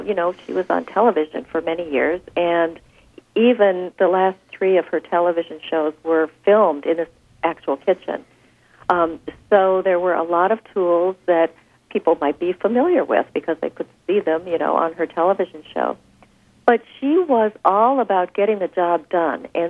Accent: Minnesota, United States; I mean, things like, when I was growing up in Minnesota, we didn't have, pita bread and naan.

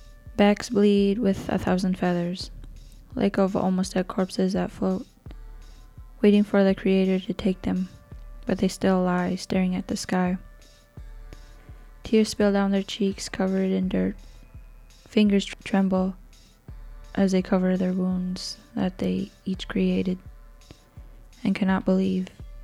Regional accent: Whitefish Bay, Ontario, Canada; now in Grand Portage, United States; I'm from Nayot Kemigwaning, Whitefish Bay, Ontario. I live in Grand Portage, Minnesota.

